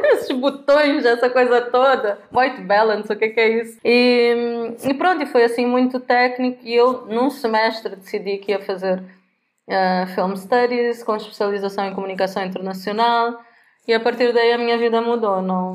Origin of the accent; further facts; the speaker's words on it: Praia, Cape Verde; also born or lived in São Vicente / Lisbon; Eu sou de São Vicente, a ilha da … mas cresci assim um pouco aqui e ali entre a cidade da Praia, a capital onde eu vivo agora, e também Lisboa, porque a minha mãe ia estudar, levava-me, depois mudava de trabalho, mudava de cidade